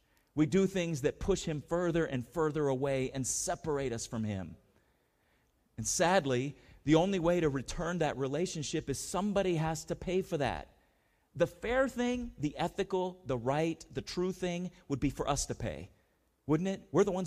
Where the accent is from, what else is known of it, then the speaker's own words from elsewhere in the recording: San Diego, California, United States; I grew up in San Diego, Charger fan from the beginning.